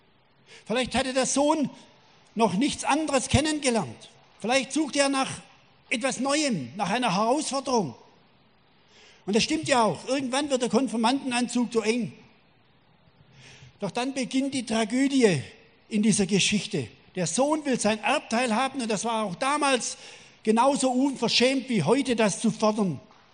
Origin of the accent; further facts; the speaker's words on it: Baden-Württemberg, Germany; Es gibt noch etwas Tolles, was mich als Schwabe ganz besonders begeistert.